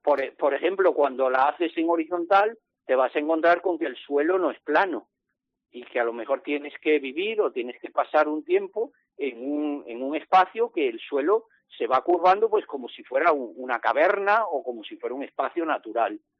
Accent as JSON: {"language": "Spanish", "town": "Jaén", "region": "Andalusia", "country": "Spain", "tie": "born there", "said": "en tierra de Jaén, donde yo nací"}